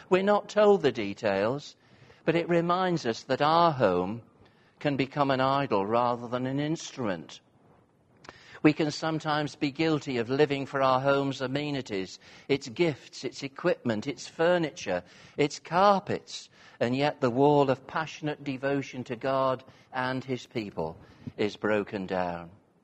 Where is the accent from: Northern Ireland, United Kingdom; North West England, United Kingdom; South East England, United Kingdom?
North West England, United Kingdom; But the village I grew up in Cheshire, everybody knew everybody else's business.